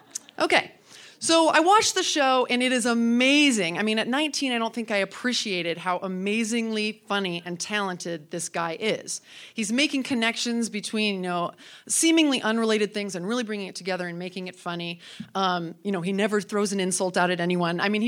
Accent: Boise, Idaho, United States; I said, well, I'm from Boise, so to work in Boise somehow.

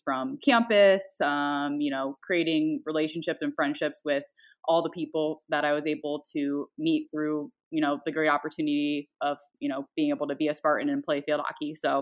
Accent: Columbus, Ohio, United States; when we were down here in Columbus, my hometown, on, you know, the Buckeyes field

